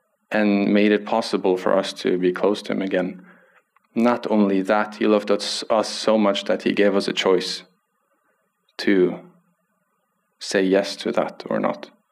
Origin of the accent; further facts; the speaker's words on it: Germany; English is a second language; now in Norway; So I'm speaking English. I hope that's fine. … I'm a German, 23 years old, married to a Norwegian girl from Sogndal.